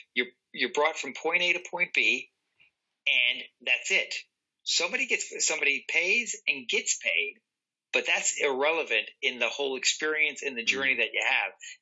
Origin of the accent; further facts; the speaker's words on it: San Francisco, California, United States; As you know, I'm a California kid, born and raised in San Francisco